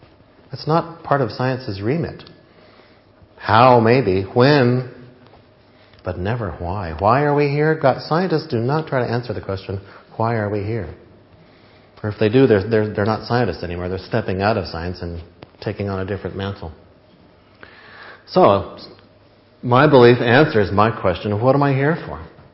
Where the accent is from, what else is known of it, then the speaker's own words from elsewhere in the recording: United Kingdom; because I'm British, we don't